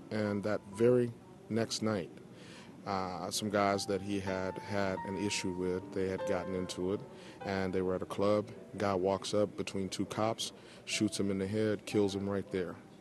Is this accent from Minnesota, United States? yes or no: no; Nacogdoches, Texas, United States; I'm from Nacogdoches, Texas, the oldest town in Texas.